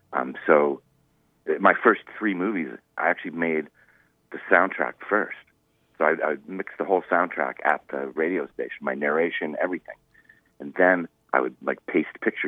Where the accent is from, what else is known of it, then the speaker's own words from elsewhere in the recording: East Coast, United States; You know, I was from the East Coast. I wore cardigan sweaters.